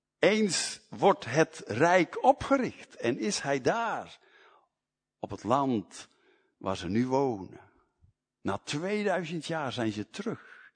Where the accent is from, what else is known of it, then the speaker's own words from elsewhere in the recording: Netherlands; In de oorlog, ik kom van Nederland, en daar is heel beroemd de verzetsgroepen.